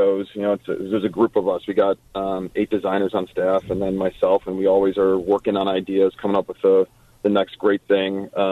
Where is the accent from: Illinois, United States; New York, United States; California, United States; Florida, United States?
Illinois, United States; Chicago; You know, growing up in Chicagoland, obviously our headquarters are here in Chicagoland.